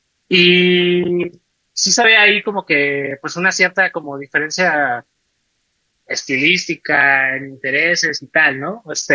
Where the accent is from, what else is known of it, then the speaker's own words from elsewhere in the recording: Parral, Chihuahua, Mexico; moved away as an adult; now in Guadalajara, Mexico; Yo soy de Chihuahua, en particular de Parral, Chihuahua. Me vine aquí a Guadalajara, tengo ya 12 años, me vine a terminar, bueno, no a terminar, a hacer la carrera